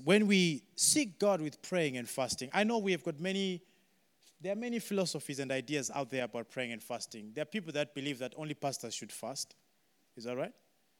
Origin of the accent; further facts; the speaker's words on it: Zimbabwe; English is a second language; moved away as an adult; now in Sheffield, United Kingdom; when we came to Sheffield, we actually did not have relatives in Sheffield. We're just from Zimbabwe. Two Zimbabweans saying we're missionaries.